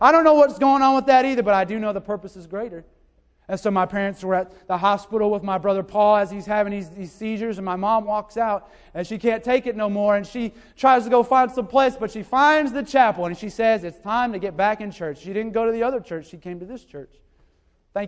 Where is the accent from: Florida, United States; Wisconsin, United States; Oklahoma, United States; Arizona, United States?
Florida, United States; also born or lived in Connecticut; I was 2 years old, but we moved from Connecticut down to South Florida, right around the corner from Pastor and his family.